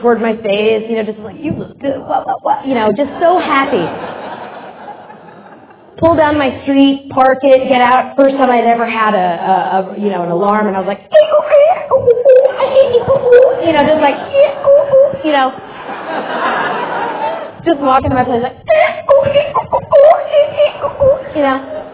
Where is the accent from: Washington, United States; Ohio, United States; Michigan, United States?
Washington, United States; Seattle; now in Los Angeles, United States; It's the weirdest thing since I'm from Seattle.